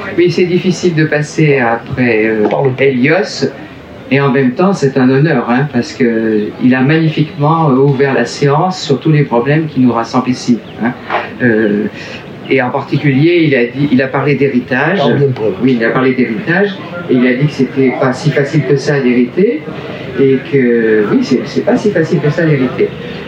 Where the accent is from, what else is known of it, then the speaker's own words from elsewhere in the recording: Bénac, Nouvelle-Aquitaine, France; born there; En tous les cas, je suis née à Bénac.